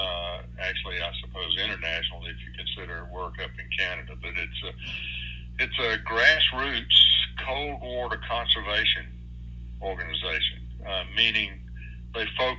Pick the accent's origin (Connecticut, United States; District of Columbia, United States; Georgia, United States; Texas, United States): Georgia, United States; I did not grow up here. I grew up down in Middle Georgia in Jones County.